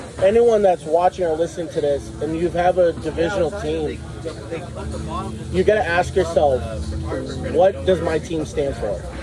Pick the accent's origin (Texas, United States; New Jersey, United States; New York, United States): Texas, United States; And I'm from Texas. I'm like, how am I helping NorCal?